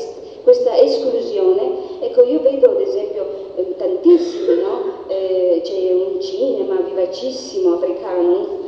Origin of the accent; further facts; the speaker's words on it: Eritrea; Io sono eritrea, no?